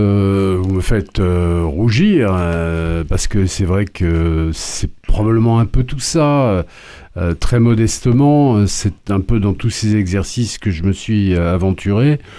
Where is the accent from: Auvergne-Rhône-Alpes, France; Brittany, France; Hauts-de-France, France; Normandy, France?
Normandy, France; born there; j'ai des origines écossaises … Norman, tiens, je suis né en Normandie